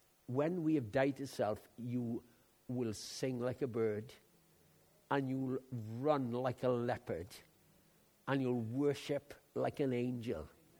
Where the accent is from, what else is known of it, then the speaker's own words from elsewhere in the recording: Haverfordwest, Wales, United Kingdom; he was taken from my hometown in Haverford West in Pembrokeshire and brought 60 miles to Swansea